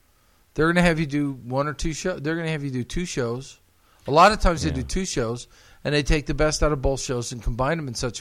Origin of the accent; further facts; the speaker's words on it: Chicago, Illinois, United States; I'm from Chicago. I'm very familiar with what WGN is.